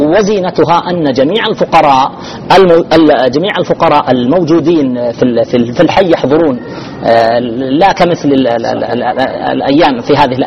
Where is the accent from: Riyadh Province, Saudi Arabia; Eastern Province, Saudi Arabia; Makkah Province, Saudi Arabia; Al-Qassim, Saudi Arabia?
Al-Qassim, Saudi Arabia; Ar Rass; لكن القصيم أنا أذكر قبل تقريبا 35 سنة لما بدأت بالوعي، يعني القصيم كانت قريتنا الرس كما كان الناس قبل 100 سنة و200 سنة.